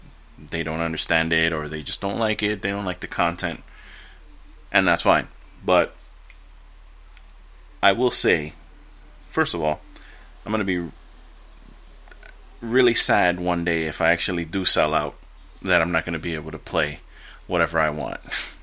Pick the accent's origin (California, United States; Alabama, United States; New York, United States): New York, United States; New York City; I'm from the Bronx, the home of hip-hop.